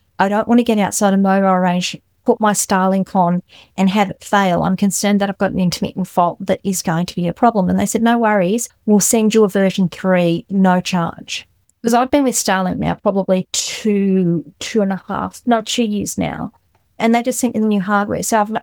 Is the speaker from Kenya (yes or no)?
no; Australia; I'm an Australian.